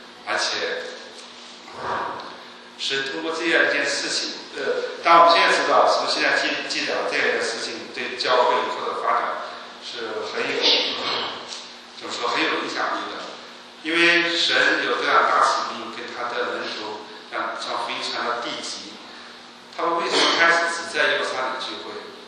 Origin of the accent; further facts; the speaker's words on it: China; 我们中国人知道住在顶层不好，因为有太阳晒